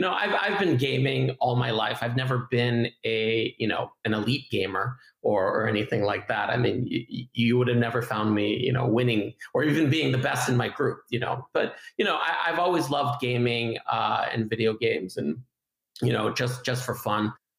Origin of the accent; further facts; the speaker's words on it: California, United States; I grew up in Southern California, and me, gaming was mostly just console with friends.